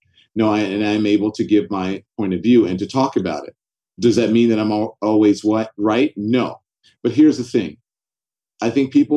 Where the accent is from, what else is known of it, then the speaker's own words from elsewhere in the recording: United States; It's because of growing up in America. It's because of the history of this country.